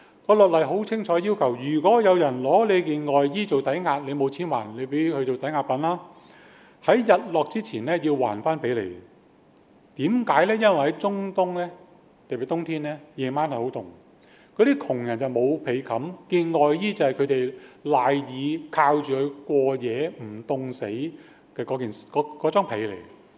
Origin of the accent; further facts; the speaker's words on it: China; 或者我們中國人講就是以德報怨